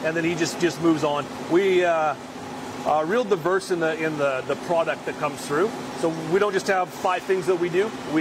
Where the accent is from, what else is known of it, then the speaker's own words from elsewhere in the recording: Campbell River, British Columbia, Canada; I'm from Vancouver Island, Campbell River, originally.